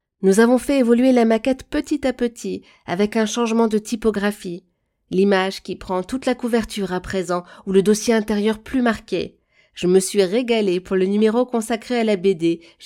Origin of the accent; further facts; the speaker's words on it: Centre-Val de Loire, France; Je suis du Berry. Chez moi, la langue, c'est le Poitevin Saintongeais. J'ai fait mes études en graphisme à Toulouse